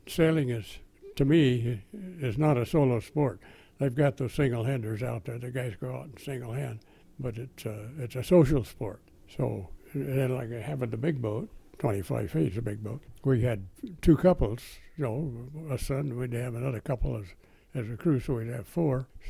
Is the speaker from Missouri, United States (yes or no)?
no; Fresno, California, United States; where are you from? I was from Fresno. There's no water in Fresno.